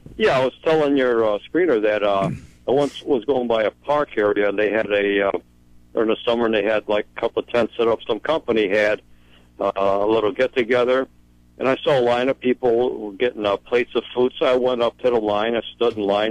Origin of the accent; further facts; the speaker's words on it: Chicago, Illinois, United States; Hey, I'm from Chicago, you know.